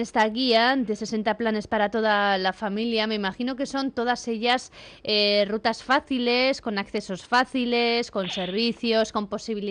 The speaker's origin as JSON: {"language": "Spanish", "region": "Navarre", "country": "Spain", "said": "Pues somos navarros."}